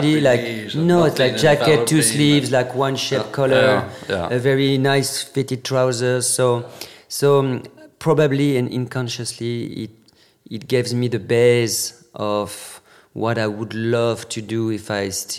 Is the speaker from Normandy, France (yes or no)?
yes; Normandy, France; Born and raised in Normandy.